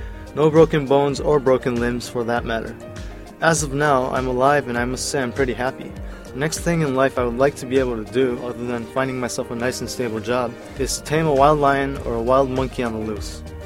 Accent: Yokohama, Kanagawa, Japan; also born or lived in Kobe; I was born in Kobe, Japan on October 2nd, 1985, and raised in Yokohama.

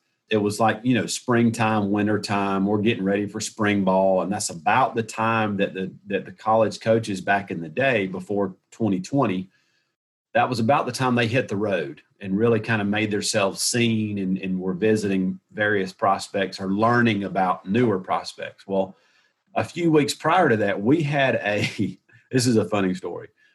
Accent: Hartwell, Georgia, United States; I grew up in Hartwell, and we were literally in the shadows of the arches of Athens, basically.

